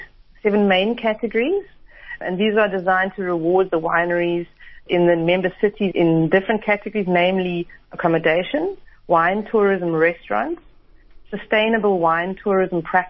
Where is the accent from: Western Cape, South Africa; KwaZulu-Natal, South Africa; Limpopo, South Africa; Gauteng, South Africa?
Western Cape, South Africa; I can definitely say that our